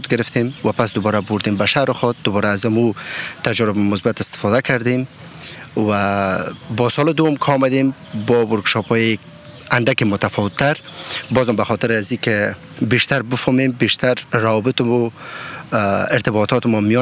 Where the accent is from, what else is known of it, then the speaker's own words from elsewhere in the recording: Afghanistan; now in Tübingen, Germany; و اصلا از افغانستان آمدیم و مدت 3 سال میشه که آلمان زندگی میکنم